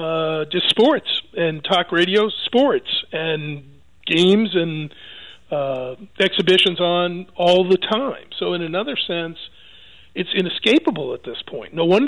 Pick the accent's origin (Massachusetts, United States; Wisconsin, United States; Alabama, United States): Massachusetts, United States; Boston; I grew up in Boston, read the Boston Globe, and paid attention to some of the New York guys.